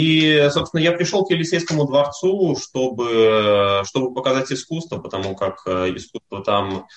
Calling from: Paris, Île-de-France, France; Да, из Парижа.

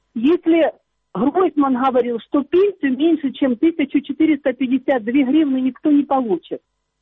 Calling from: Mariupol, Donetsk Oblast, Ukraine; Мариуполь

